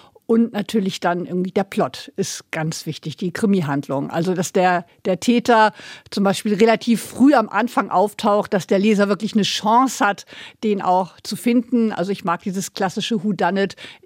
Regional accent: Hamburg, Germany; Ich bin so ein bisschen an der Elbe mit aufgewachsen. Meine Eltern stammen beinahe aus Altona, also sogar aus Mottenburg.

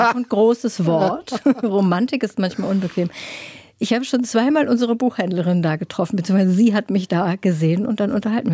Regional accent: Hamburg, Germany; Da ist man als Hamburger ja schon froh

